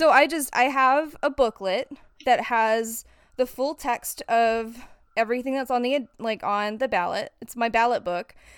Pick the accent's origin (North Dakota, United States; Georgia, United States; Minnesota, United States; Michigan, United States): Georgia, United States; moved away as an adult; now in Oregon, United States; So actually, what's really interesting about this is I'm born and raised in Georgia, right? And I moved out to Oregon last year.